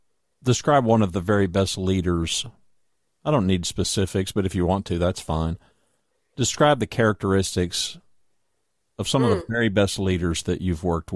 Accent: Louisiana, United States; also born or lived in Oklahoma; now in Texas, United States; I was born in Oklahoma, mostly grew up in Louisiana, and I've lived the last 30 years in Texas.

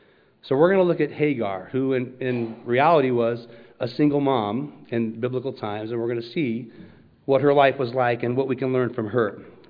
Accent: La Villa, Iowa, United States; I grew up in La Villa, Iowa, this safe little town where nobody locked their doors.

